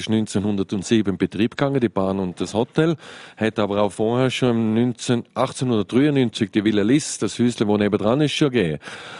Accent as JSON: {"language": "German", "country": "Austria", "tie": "born or raised there", "said": "Ich bin in Österreich aufgewachsen und aber mehr wie die Hälfte von meinem Leben bin ich jetzt schon auf Mutas Murail, über 25 Jahre."}